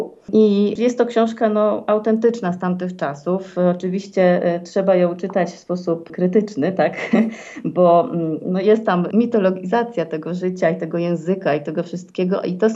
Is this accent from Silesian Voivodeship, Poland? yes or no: no; Łódź, Łódź Voivodeship, Poland; W ogóle łodzianką jestem z pochodzenia i urodziłam się w Łodzi.